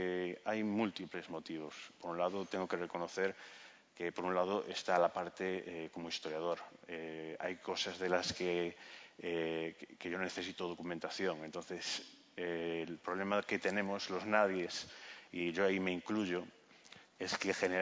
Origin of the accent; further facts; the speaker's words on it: Galicia, Spain; la historia de lugares de donde yo vengo, que es de Galicia.